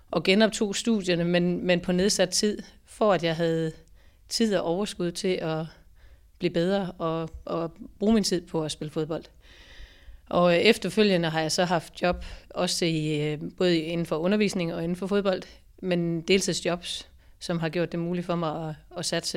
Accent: Stensballe, Central Denmark Region, Denmark; Jeg har startet i Stensballe, hvor jeg voksede op, og så har jeg været omkring Aarhus her

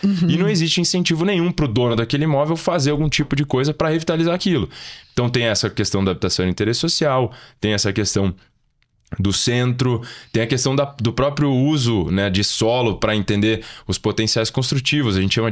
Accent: Curitiba, Paraná, Brazil; eu sou nascido e criado em Curitiba, percebe.

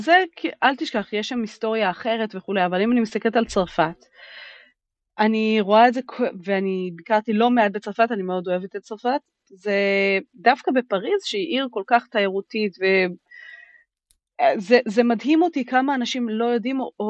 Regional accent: United Kingdom; כי אני בריטית, אבל אני כן יודעת צרפתית.

